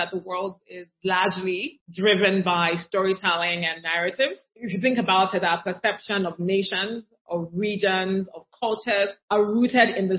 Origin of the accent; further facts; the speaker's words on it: Nigeria; I grew up in Nigeria. And many of us grew up around American music and movies.